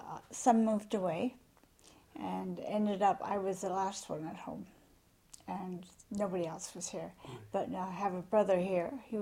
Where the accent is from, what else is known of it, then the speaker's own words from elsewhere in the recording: Port Arthur, Ontario, Canada; I was born in Port Arthur then, and the old General Hospital, with a twin sister.